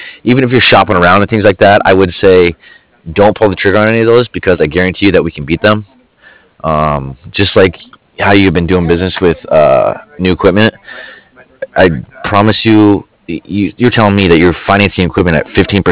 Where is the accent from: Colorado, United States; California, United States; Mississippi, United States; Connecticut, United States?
Colorado, United States; born there; Yeah, I was born in Colorado, so like I know all about that stuff.